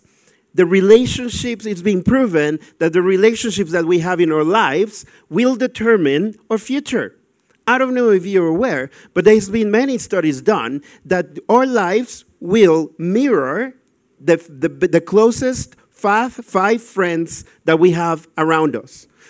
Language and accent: English; Mexico; now in Australia; for those that are new. I'm originally from Mexico. I'm Australian, and I'm married to a beautiful Dutch girl. Have two kids that were born in Germany.